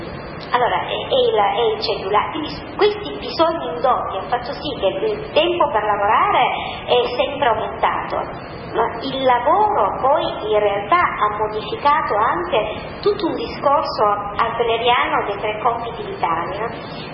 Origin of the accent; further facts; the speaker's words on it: Taranto, Apulia, Italy; sono pugliese, di Taranto, sono stata a casa pochi giorni fa